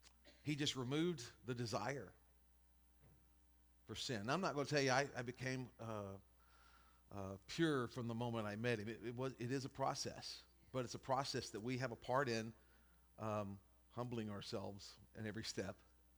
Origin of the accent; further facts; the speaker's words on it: Vidor, Texas, United States; I was expecting the kind of religious spirits that I saw growing up in Vidor.